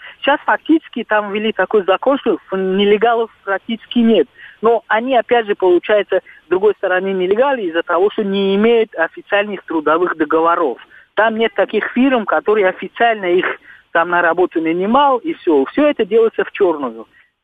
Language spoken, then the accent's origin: Russian; Tajikistan; я вот как гражданин Таджикистана, как таджик